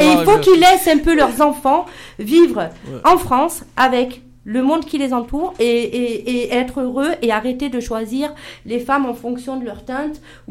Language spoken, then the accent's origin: French; Tlemcen, Tlemcen Province, Algeria; Moi, je sais que dans ma région, moi, je suis de Tlemcen, c'est vers le Maroc.